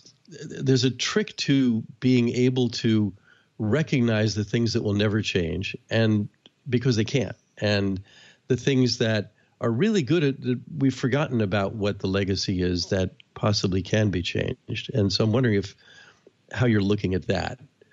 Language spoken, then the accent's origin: English; New Jersey, United States; You know, I'm from New Jersey, so I can't change that.